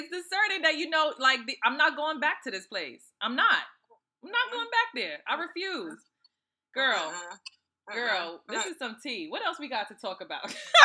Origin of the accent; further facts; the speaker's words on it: Trinidad & Tobago; because I'm from Trinidad, right?